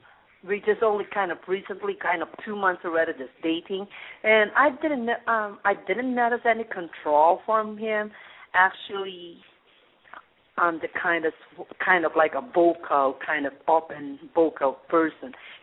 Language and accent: English; Arizona, United States; I'm from Arizona.